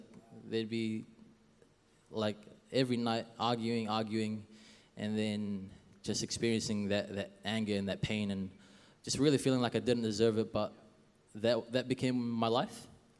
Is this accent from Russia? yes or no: no; Quezon City, Metro Manila, Philippines; I am Filipino, for any Filipinos out there, mabuhay. So for me, I was born in Quezon City in Manila, Philippines. And I lived there with my grandma, all my cousins, and my uncle as well.